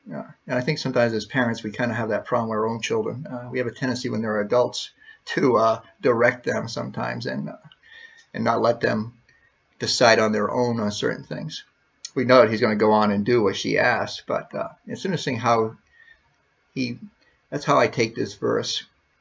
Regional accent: United States; Now I read this verse, and I guess as a American person that doesn't always understand languages of that time frame

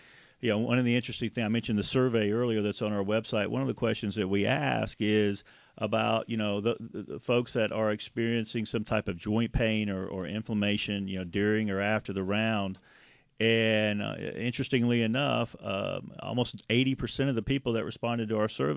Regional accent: the South, United States; I call it turmeric. I'm from the South.

